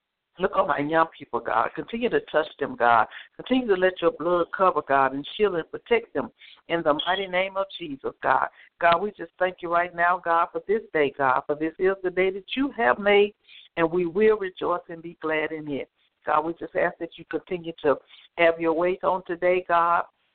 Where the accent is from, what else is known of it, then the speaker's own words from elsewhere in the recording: Memphis, Tennessee, United States; I'm from Memphis, Tennessee.